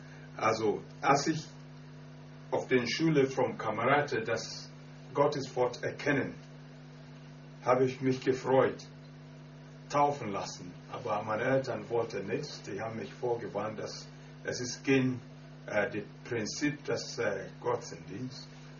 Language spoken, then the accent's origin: German; Ghana; ich komme aus Ghana. Ich bin kein Prediger